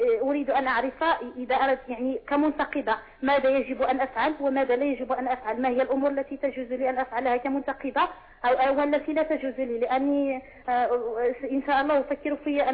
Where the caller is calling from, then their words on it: Morocco; نحن عندنا في المغرب، مهم في المنطقة التي أنا أسكن فيها،